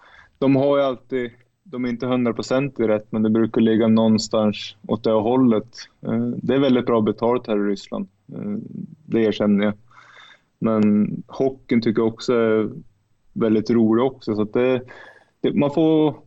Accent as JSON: {"language": "Swedish", "country": "Sweden", "moved": "as an adult", "lives_now": "Yaroslavl, Russia", "said": "En Audi kör jag hemma i Sverige och en Hyundai har jag här i Jaroslav."}